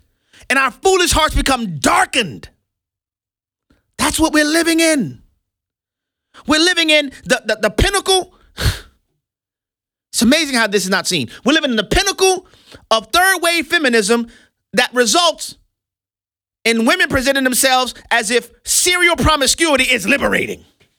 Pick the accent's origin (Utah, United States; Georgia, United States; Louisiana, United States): Louisiana, United States; New Orleans; in my hometown of New Orleans, Louisiana, there has never been anything but Democrat politicians.